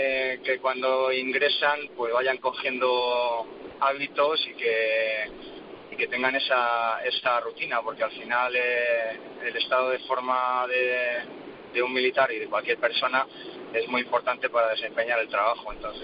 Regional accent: Valencia de Don Juan, Castile and León, Spain; Sí, soy de León, nacido en León, en un pueblecito de León que se llama Valencia de Don Juan.

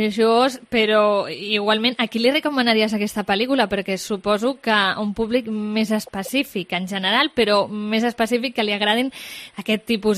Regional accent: Reus, Catalonia, Spain; Com a reusenca ho dic

